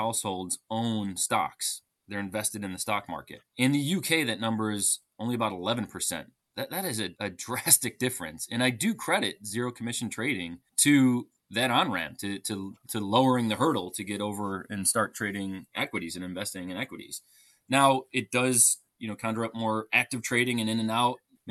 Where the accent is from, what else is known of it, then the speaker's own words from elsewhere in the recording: United States; now in London, United Kingdom; I'm an American, as my accent probably gives away, but I'm based in London and have been there for 15 years.